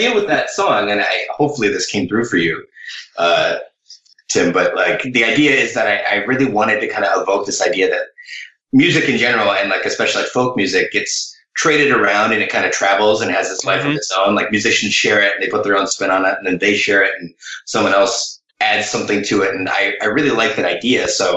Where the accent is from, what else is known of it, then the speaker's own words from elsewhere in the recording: Minnesota, United States; my home state of Minnesota.